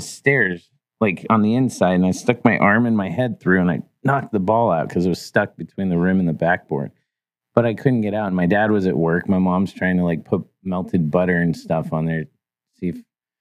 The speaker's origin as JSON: {"language": "English", "town": "San Francisco", "region": "California", "country": "United States", "tie": "born or raised there", "said": "So I grew up in San Francisco, you know, the row houses."}